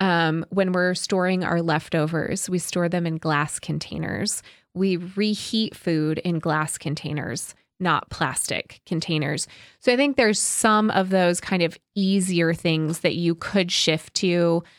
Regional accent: Iowa, United States; I grew up in Iowa, okay?

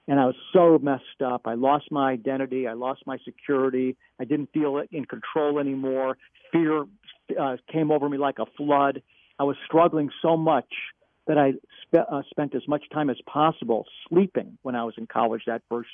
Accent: Beachwood, Ohio, United States; also born or lived in Cleveland; I was raised in Cleveland, Ohio. And in fact, the suburb that I was raised in Cleveland, Beechwood, Ohio, was listed as having the second highest concentration of Jews anywhere in the world outside of Israel.

